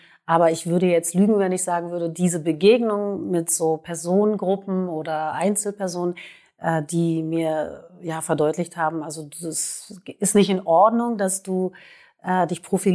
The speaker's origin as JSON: {"language": "German", "region": "Berlin", "country": "Germany", "tie": "born or raised there", "said": "Ich bin ja in Berlin geboren und aufgewachsen"}